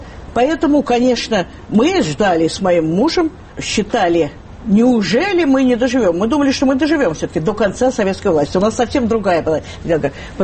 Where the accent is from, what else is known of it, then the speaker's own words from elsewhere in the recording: Moscow, Russia; меня задело, что я москвичка, мне будут объяснять, когда мне по своему городу ходить.